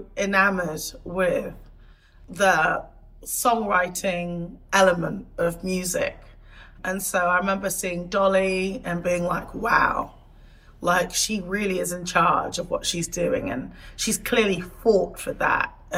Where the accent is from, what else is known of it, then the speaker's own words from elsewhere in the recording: Portishead, South West England, United Kingdom; I grew up in a small town outside of Bristol, Portishead. For the first, like, good 10, 11 years of my life, I spent all of my time in this small town. I was one of, like, five black people